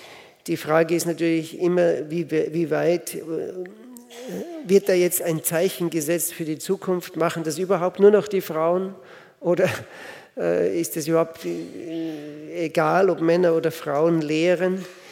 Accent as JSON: {"language": "German", "country": "Switzerland", "said": "bei uns in der Schweiz, gibt es solche wie heißt das, Brockenstuben, das sind Second-Hand-Laden."}